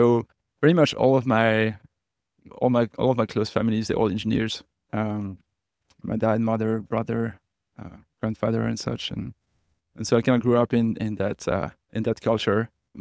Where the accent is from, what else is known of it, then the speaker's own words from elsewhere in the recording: Paris, Île-de-France, France; English is a second language; also born or lived in Montpellier; I'm from Paris. I was born in the 19th arrondissement. It's like the northeast of Paris. So I did all my studies there. And then when I was around 23, I started my PhD and I moved to Montpellier to do that.